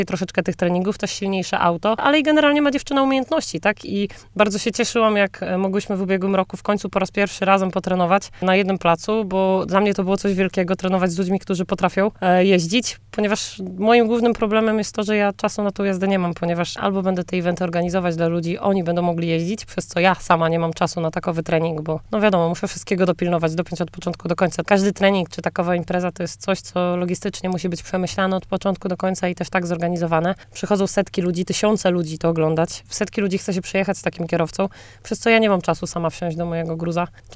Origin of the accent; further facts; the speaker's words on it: Giżycko, Warmian-Masurian Voivodeship, Poland; pod Giżyckiem, moim rodzinnym miastem